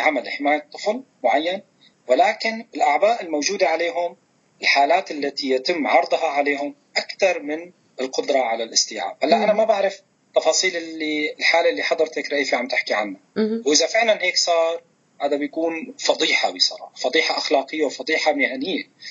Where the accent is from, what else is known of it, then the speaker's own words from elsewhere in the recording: Syria; له علاقة فقط لأنه إحنا سوريين أو لأنه لاجئين